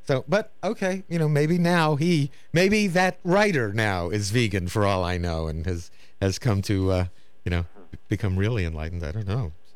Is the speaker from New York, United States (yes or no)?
yes; New York City, New York, United States; Oh, that's great. Yeah, my hometown.